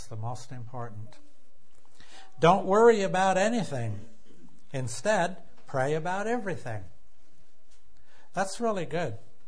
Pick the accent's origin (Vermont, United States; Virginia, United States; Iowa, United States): Vermont, United States; I'm from Vermont. I can handle it." You people in New Hampshire, maybe, I don't know, maybe you learned a different way, but that's how we think.